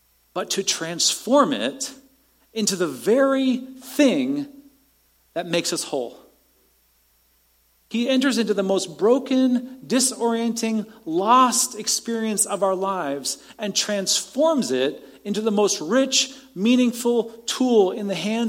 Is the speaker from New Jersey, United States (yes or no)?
no; Seattle, Washington, United States; This happened many years ago in my hometown of Seattle.